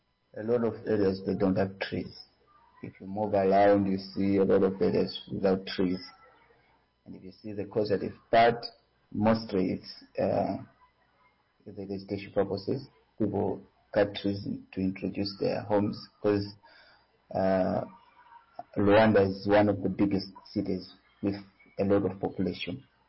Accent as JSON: {"language": "English", "country": "Malawi", "second_language": "English", "moved": "as an adult", "lives_now": "Angola", "said": "I'm from Malawi, and now I'm in Angola"}